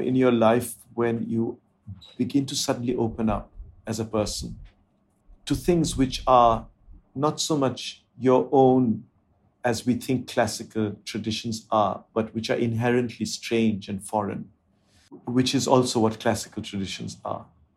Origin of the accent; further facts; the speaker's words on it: India; first language Bengali; English is a second language; The Indian languages that I spoke were my mother tongue, Bengali and Hindi.